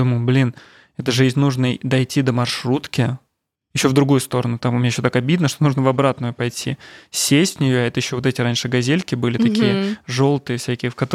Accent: Ramenskoye, Moscow Oblast, Russia; я из Раменского, и там, ну, сейчас, ладно, город разросся, а раньше все было в пределах, ну, 25-30 минут пешком.

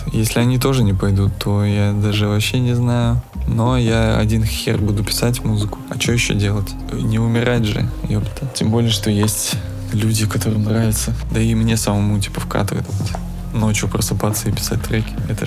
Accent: Khabarovsk, Khabarovsk Krai, Russia; мы же уже не говорим всем, что мы, типа, группа из Хабаровска.

